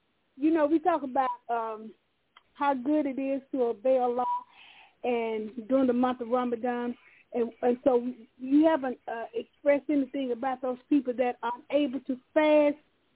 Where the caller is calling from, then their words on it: Chattanooga, Tennessee, United States; Chattanooga, Tennessee.